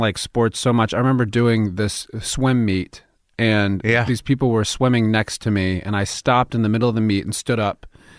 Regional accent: Southern United States, United States; And just in growing up, I was the South. I was my dad was in the Army. I was an Army brat.

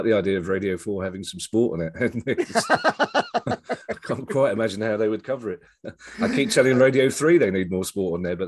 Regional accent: Streatham, London, United Kingdom; I always say South London, Paul, as well, just in case people think I'm from Richmond, which wouldn't suit which wouldn't suit the image. I'm from the Streatham Tooting Ballers, which never used to have a name, but it's now called Graveney.

